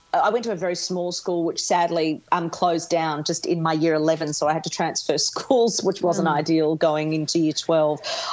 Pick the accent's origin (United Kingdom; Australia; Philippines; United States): Australia; Geelong, Victoria; born and bred in Geelong, big Geelong family. All of my child was there, went to school there, and then I left Geelong when I was 18 to go to Melbourne to go up to the big smoke for university.